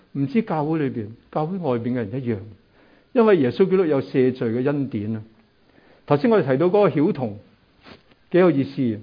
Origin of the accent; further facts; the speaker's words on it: Hong Kong; 我諗正如好似我哋香港人一樣，好多時候喺 home office 喺屋企裏面。